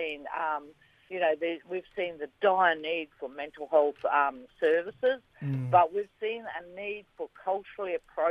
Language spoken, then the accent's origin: English; Darwin, Northern Territory, Australia; now in Perth, Australia; But my people are actually from the Kimberley, so I'm from the Bardi people of the Kimberley. Although I was actually born in Darwin and grew up there, so I say a part of my heart belongs to Larrakia Nation.